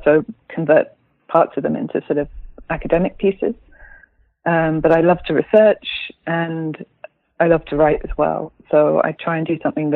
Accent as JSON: {"language": "English", "country": "United Kingdom", "lives_now": "Berlin, Germany", "said": "I'm a British writer. I live in Berlin. I've been here for the last 11 years"}